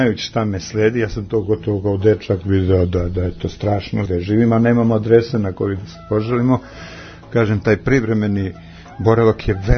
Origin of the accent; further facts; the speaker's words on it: Lipljan, Kosovo; ja sam otud iz Lipljana, iz jednog sela, onog tragičnog. Starogradsko, to je ovako najstradalnije mesto ukupno Jugoslavije u odnosu na broj stanovništva, malo selo, svaki 12. je izginuo.